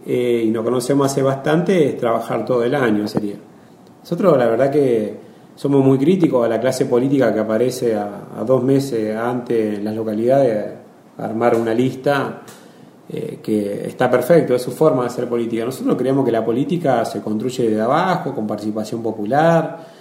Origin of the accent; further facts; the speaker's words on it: Tostado, Santa Fe, Argentina; porque yo soy de Tostado